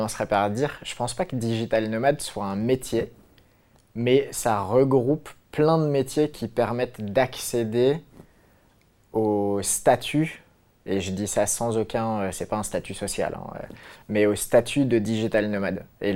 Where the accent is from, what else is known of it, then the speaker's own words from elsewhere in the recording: Philippines; je suis plus chez moi aux Philippines et je me sens plus chez moi en France